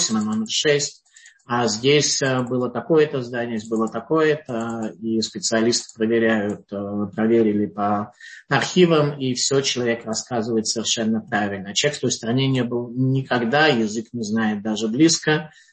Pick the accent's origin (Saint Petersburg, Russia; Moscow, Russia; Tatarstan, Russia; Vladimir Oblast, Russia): Saint Petersburg, Russia; born there; когда родился в Ленинграде и видел вот все это, как там вот люди жили, как разговаривали между собой, местную ментальность и прочее